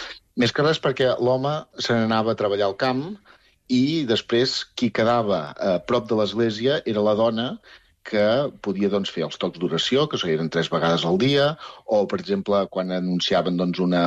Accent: Olot, Catalonia, Spain; Per exemple, jo soc d'Olot, i la campana dels quarts és del segle XIV

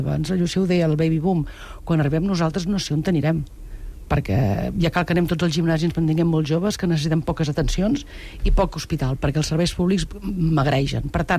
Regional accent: Sabadell, Catalonia, Spain; A Sabadell, que és el meu poble, no n'hi ha ni una. 210.000 habitants.

